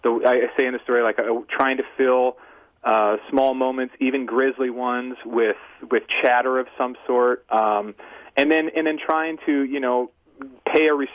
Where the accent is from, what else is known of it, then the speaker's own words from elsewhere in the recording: Iowa, United States; I mean, you know, growing up in Iowa, I spent, my mo